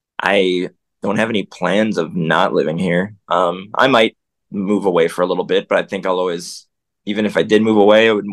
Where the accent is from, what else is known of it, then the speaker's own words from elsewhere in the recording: Chicago, Illinois, United States; So we're all from Chicago, born and raised.